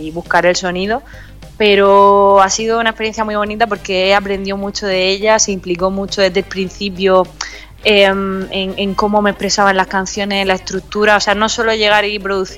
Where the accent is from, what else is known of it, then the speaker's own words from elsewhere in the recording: Murcia, Region of Murcia, Spain; aunque yo soy de Murcia y yo el Crea Murcia lo adoro